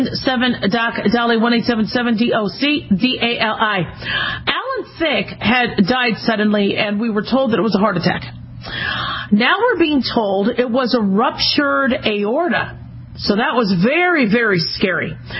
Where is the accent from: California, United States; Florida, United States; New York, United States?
California, United States; you as a Californian, everybody goes, you know, gosh, why did you vote for Hillary? You're like, but I didn't vote for Hillary. I live in California.